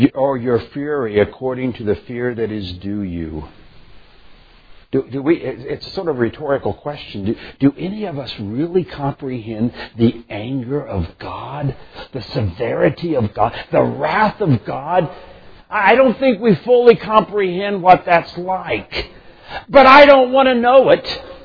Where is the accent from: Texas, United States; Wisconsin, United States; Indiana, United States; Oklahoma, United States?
Indiana, United States; I mean, I'm from Indiana. It's what we play, you know.